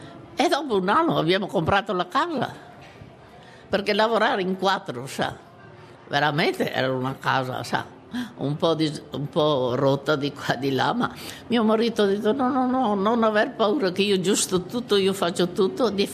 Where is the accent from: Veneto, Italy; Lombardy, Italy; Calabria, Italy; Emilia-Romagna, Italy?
Veneto, Italy; Cittadella; born there; Sono nata a Cittadella, provincia di Padova, il 12 settembre del 1914.